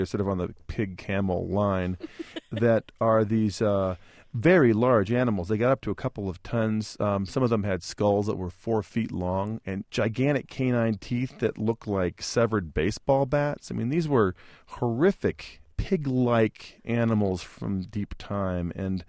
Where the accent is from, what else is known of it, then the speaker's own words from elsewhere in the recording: Seattle, Washington, United States; I grew up with it. I grew up in Seattle, and Ray is well-known on the West Coast